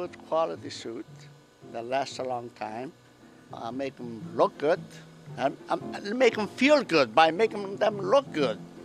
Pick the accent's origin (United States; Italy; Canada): Italy; moved away; You know, we come from Italy with nothing.